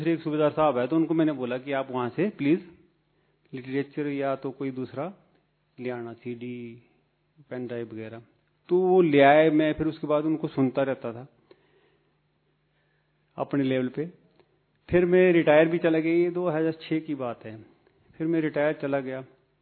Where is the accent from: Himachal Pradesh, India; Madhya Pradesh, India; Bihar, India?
Himachal Pradesh, India; हिमाचल से बिलोंग करता हूं मैं।